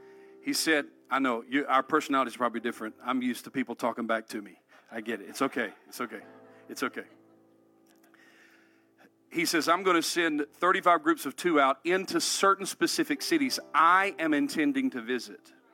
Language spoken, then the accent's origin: English; North Carolina, United States; accent: Southern American; Obviously, excuse my accent. I'm not only an American, I'm a Southern American. And from the great state of North Carolina.